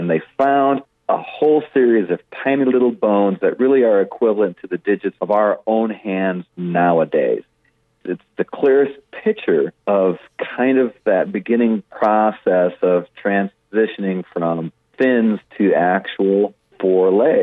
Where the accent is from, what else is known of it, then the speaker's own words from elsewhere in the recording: Midwest, United States; You know, I grew up in the Midwest, and we had the eastern monarch butterfly, and I can remember in August the migrations coming through, and it'd just be an ocean of black and orange throughout the whole farm.